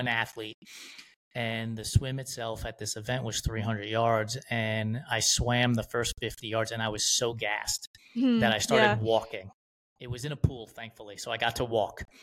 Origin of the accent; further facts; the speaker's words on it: New York, United States; I grew up in New York, and a bicycle was like a BMX or a mongoose, like sure, riding up yeah. and down the street.